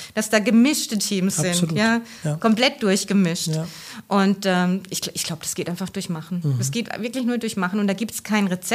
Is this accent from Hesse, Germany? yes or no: yes; Hesse, Germany; Ich kann meinen Dialekt einfach nicht versprechen. Ich bin hier auch Odenwälder Kind.